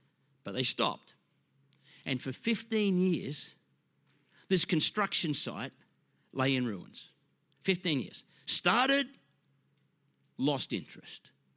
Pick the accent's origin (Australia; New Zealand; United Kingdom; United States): Australia; Ipswich, Queensland; I grew up in Ipswich and we're kind of rev heads